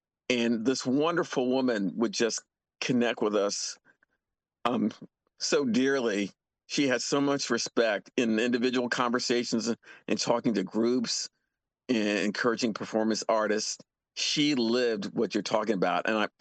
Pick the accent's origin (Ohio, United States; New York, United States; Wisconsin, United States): New York, United States; There's the in my hometown of New York, the Louis Armstrong Museum, situated in Corona, Queens, New York.